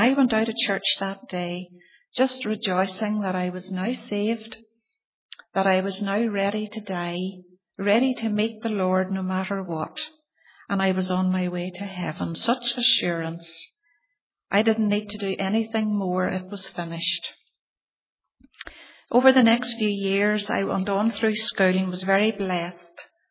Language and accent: English; Castlederg, Northern Ireland, United Kingdom; growing up in Castle Derg, where I was born into a family of four children.